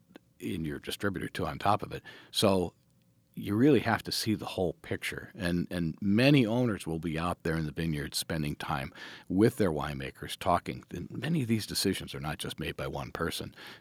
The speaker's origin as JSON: {"language": "English", "region": "Ohio", "country": "United States", "said": "What's interesting is all the way around the Great Lakes, in my home state of Ohio, Northeast Ohio, there's a ton of wineries."}